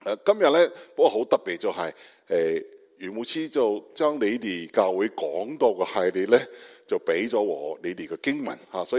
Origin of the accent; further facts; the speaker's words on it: Beijing, China; Cantonese is a second language; 我係北京人，咁係北京人學返嚟嘅少少嘅广东话同你讲道。